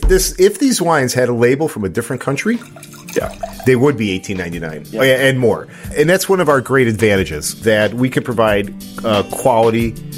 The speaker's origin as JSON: {"language": "English", "town": "Chicago", "region": "Illinois", "country": "United States", "said": "And when I say intense snow, hey, we're from Chicago. We know snow, right, guys?"}